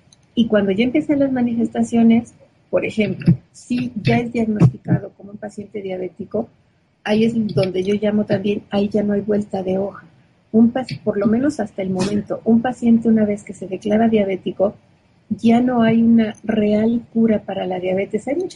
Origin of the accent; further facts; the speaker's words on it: Mexico; ves que en mi país, en México, el porcentaje de diabéticos es altísimo.